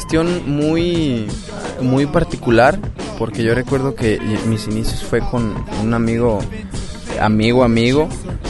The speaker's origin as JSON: {"language": "Spanish", "town": "Guadalajara", "region": "Jalisco", "country": "Mexico", "tie": "born or raised there", "also_born_or_lived": "Tuxtla Gutiérrez", "said": "Tengo 27 años ya. Soy originario de Tuxtla Gutiérrez, Chiapas, pero radico en Guadalajara, Jalisco, desde los 5 años. O sea, nací allá, pero soy jalisciense 100%."}